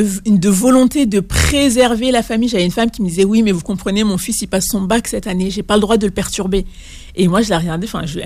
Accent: France; also born or lived in Mali; Et j'ai grandi en France.

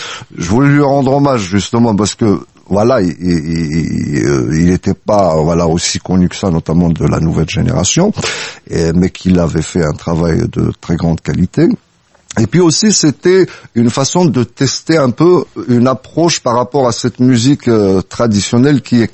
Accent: Kabylie, Algeria; il y a des choses qu'on ressent en tant que Kabyle dans des chansons

